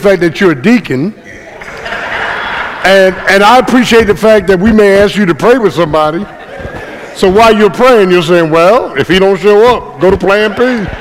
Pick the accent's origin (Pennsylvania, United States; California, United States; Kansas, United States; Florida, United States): Pennsylvania, United States; Philadelphia; So my kids didn't grow up in Philly. I did.